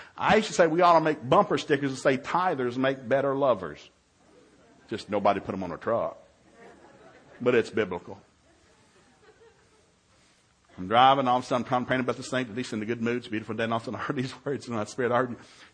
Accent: Tennessee, United States; I hate Tide because I'm from Tennessee. It's big orange country.

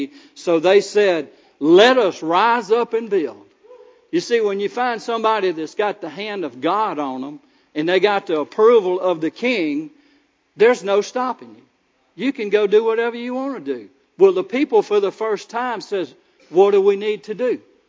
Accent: Louisiana, United States; I told him, I said, I'm from Louisiana.

